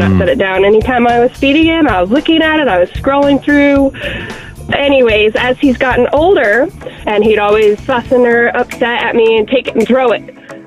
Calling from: Tucson, Arizona, United States; I'm from Tucson, Arizona.

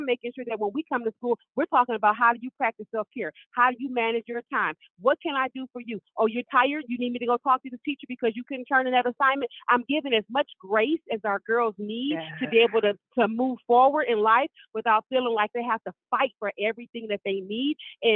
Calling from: Detroit, Michigan, United States; I'm calling from Detroit, Michigan.

